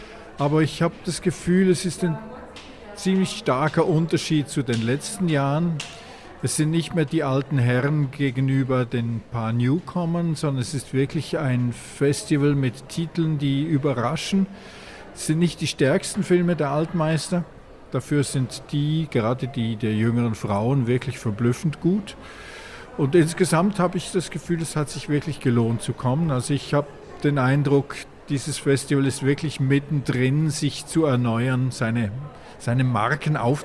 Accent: Switzerland; Hallo, ich komme aus der Schweiz.

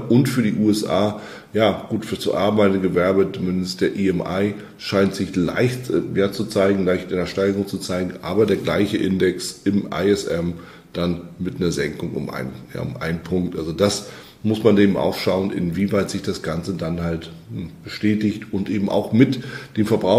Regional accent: Germany; Das, was hier als Herbst durchgeht, ist in Europa, bei uns in Deutschland, aber auch natürlich in Schweiz, Österreich eher ein Sommertag.

